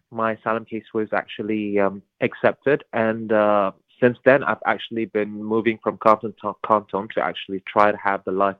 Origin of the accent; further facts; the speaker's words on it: Saudi Arabia; born there; English is a second language; I was born in Saudi Arabia. My parents were also people that actually fled the war back in Eritrea.